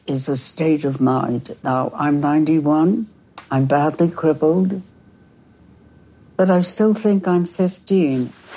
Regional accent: Brooklyn, New York, United States; born there; I think I was born in Bensonhurst, which is a section of Brooklyn. I received my BA from Brooklyn College, 1945.

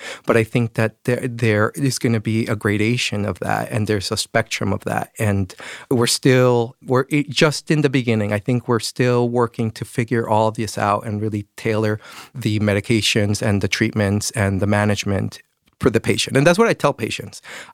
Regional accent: Mexico; My wife is Puerto Rican. I'm from Mexico.

